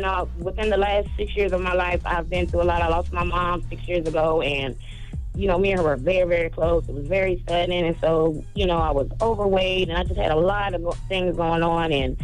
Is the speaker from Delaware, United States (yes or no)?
no; South Carolina, United States; Charlamagne, I'm from South Carolina, boo.